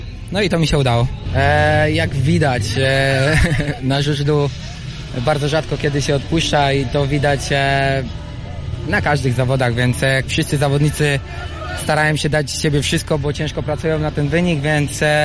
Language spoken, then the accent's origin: Polish; Leszno, Greater Poland Voivodeship, Poland; born there; Urodziłem się w Lesznie i znam ten tor troszeczkę.